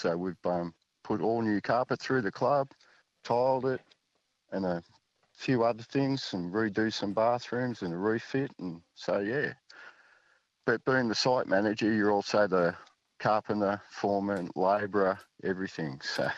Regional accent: Lake Macquarie, New South Wales, Australia; I'm from Lake Macquarie on Rathmines in New South Wales.

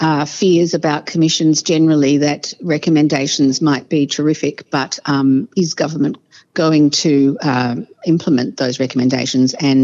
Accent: Australia; And I've also been asked about my personal experiences as an Australian Jewish woman

